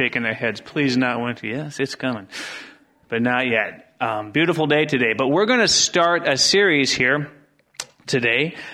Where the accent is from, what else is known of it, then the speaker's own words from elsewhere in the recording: Wisconsin, United States; You know, I grew up in a small town in Wisconsin, and I was born and raised in Wisconsin, wasn't I?